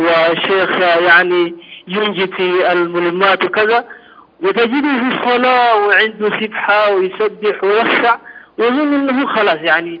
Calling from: Sudan; ايه وانا المتصل من السودان يعني

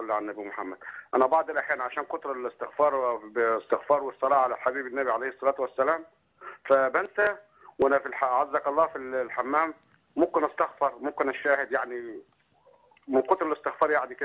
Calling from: Saudi Arabia; احنا انا بكلمك من السعودية.

